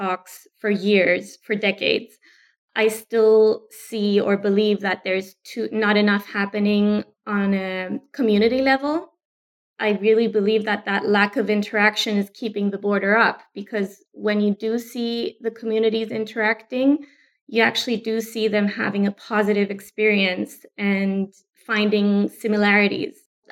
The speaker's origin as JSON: {"language": "English", "country": "Cyprus", "said": "I'm from Cyprus, but I'm also half Austrian."}